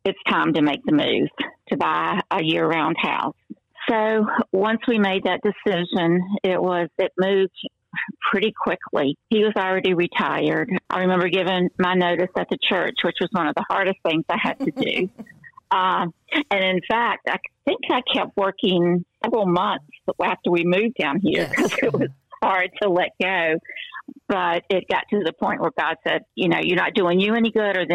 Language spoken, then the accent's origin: English; Buena Vista, Virginia, United States; we were in Harrisonburg for 21 years, and before that, I was born and raised in Buena Vista, and so we went back and lived there for 10 years, so most of my life had been in the Shenandoah Valley with the mountains and all of that beauty.